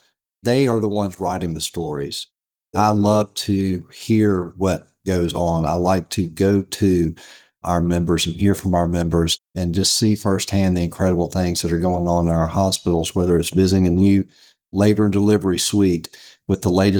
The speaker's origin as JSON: {"language": "English", "town": "Memphis", "region": "Tennessee", "country": "United States", "tie": "born or raised there", "said": "You know, I grew up in Memphis, Tennessee. All my family is from Mississippi Delta. That's where my parents' roots were from, the Mississippi Delta."}